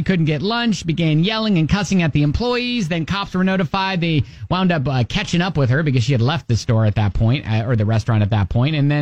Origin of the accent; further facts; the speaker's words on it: Ohio, United States; She lives in my home state of Ohio, and she's making bad life choices.